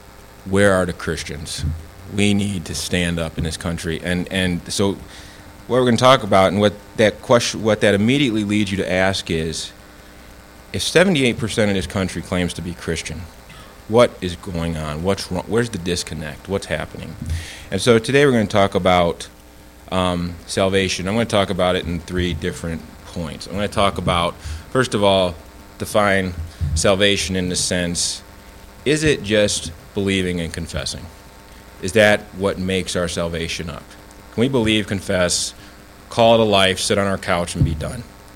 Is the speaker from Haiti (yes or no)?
yes; Haiti; now in United States; But when I come back here to the States, it's a different burden, and it's a burden for my people, my home country. And when I'm on the internet and in Haiti checking the news